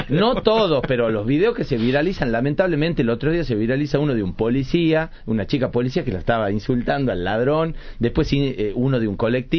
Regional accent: Tucumán, Argentina; born there; se van a Tucumán y yo nazco ahí porque mi papá, mi mamá, mi papá era sanjuanino, mi mamá sanjuanina

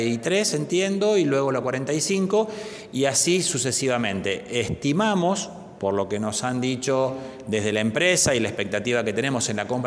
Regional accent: Córdoba, Argentina; y lo digo como cordobés, es que Córdoba ayer se movilizó masivamente, en paz, sin violencia

